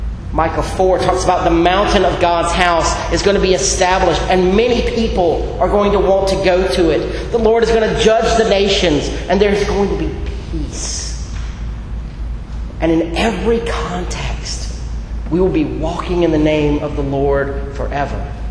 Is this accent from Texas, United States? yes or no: no; Myrtle Beach, South Carolina, United States; there is a town outside of my hometown of Myrtle Beach, South Carolina, 30 miles outside.